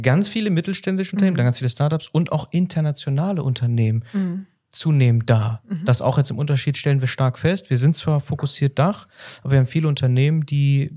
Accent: Münster, North Rhine-Westphalia, Germany; wir sind ja Münsteraner, wir lieben die Region

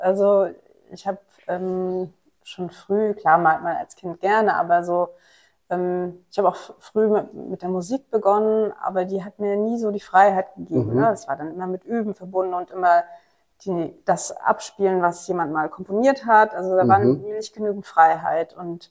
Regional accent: Mecklenburg-Vorpommern, Germany; ein Dorf in Mecklenburg, aus dem ich komme, ich komme aus Mecklenburg

